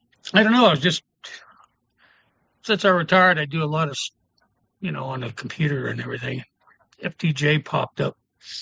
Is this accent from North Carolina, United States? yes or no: no; Arkansas, United States; now in Trenton, United States; I moved, when I retired, I went back home to Arkansas. Yeah, I'm an Arkansas dude.